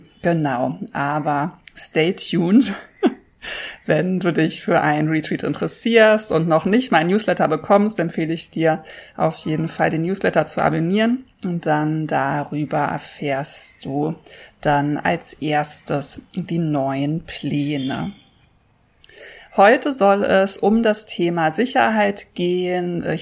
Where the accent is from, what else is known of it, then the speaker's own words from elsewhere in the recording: Berlin, Germany; in meiner Heimatstadt Berlin